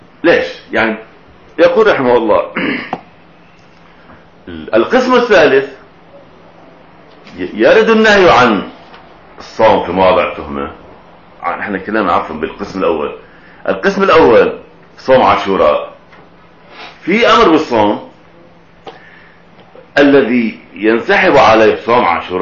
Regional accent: Syria; يعني مثلا عندنا في سوريا في مصلحتين

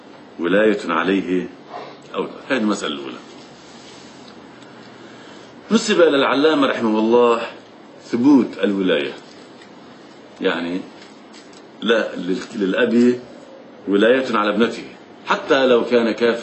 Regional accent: Lebanon; أو في عندنا في لبنان

